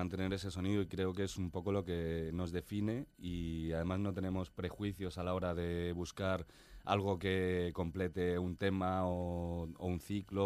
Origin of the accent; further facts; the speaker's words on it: Jaén, Andalusia, Spain; now in Madrid, Spain; Yo soy de Jaén, pero vivo hace un montón de años en Madrid.